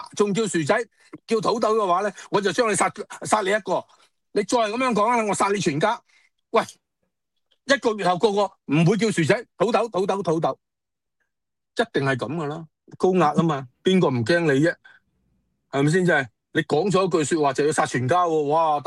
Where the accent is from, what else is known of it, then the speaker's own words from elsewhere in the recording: Hong Kong; 我哋香港人